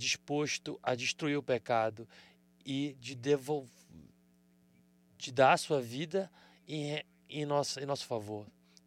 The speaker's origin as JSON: {"language": "Portuguese", "country": "Australia", "tie": "born or raised there", "also_born_or_lived": "Canada", "said": "Mas como um bom canadense, eu vou continuar tentando. Mesmo que eu não entenda muito sobre o hóquei, quando eu nasci, fui criado na Austrália, mesmo lá"}